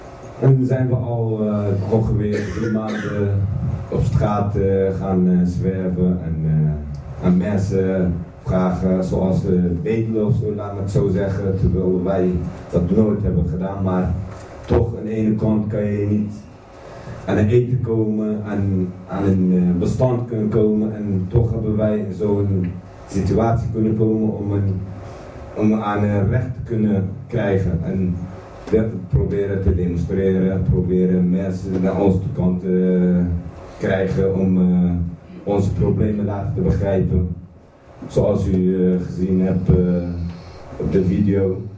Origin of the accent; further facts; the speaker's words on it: Iraq; moved away; Ik ben ook een van de vluchtelingen uit Irak. Misschien zie ik het al niet zo uit als een Irakees, maar dat ben ik wel.